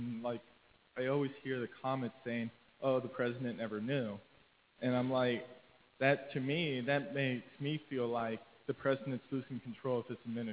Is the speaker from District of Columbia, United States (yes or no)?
no; Oxford, Ohio, United States; I'm from Oxford, Ohio.